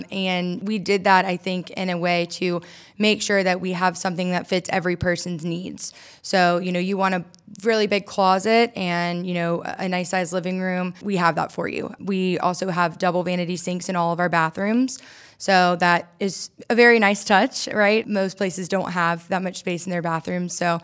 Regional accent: Columbia, United States; And, you know, I grew up in Columbia.

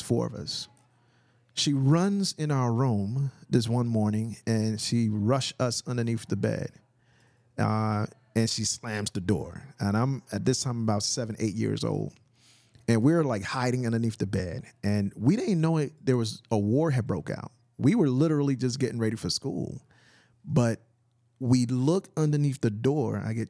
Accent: Trenton, New Jersey, United States; So growing up in Trenton, New Jersey, I saw, you know, drugs. I saw gangs. I'm like, this is not the life I want to grow up in.

